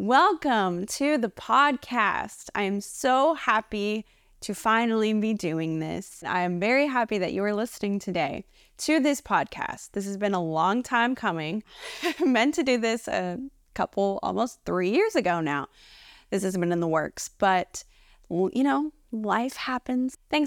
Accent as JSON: {"language": "English", "region": "Kentucky", "country": "United States", "also_born_or_lived": "Tennessee", "said": "I'm from Kentucky, so if anyone is watching who is a Wildcat, you can send me a message, let me know where you're from. But I've been living in Tennessee now for the past about 15 years."}